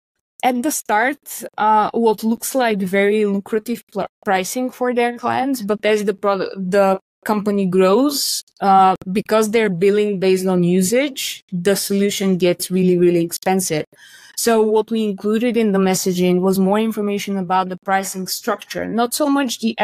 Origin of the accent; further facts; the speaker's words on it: Bulgaria; the marketing landscape in my home country of Bulgaria isn't that well developed